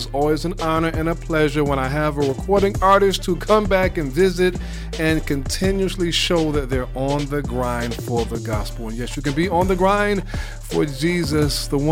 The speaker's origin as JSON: {"language": "English", "town": "Brooklyn", "region": "New York", "country": "United States", "said": "Because I'm from Bed-Stuy."}